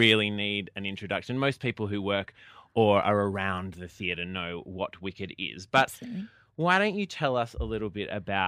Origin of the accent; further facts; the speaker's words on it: Perth, Western Australia, Australia; I grew up in Perth, but I've lived on the East Coast for over 10 years now